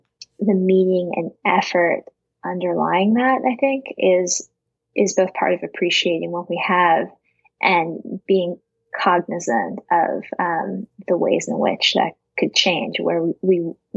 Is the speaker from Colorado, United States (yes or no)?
yes; Colorado, United States; growing up in Colorado, where you could say that we're often in a drought